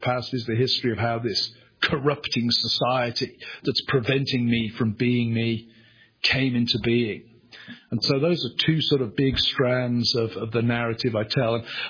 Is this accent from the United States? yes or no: no; England, United Kingdom; I'm an Englishman.